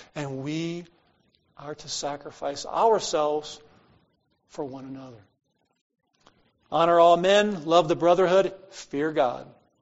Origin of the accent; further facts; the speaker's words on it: United States; And that sure cuts across my grain as an American.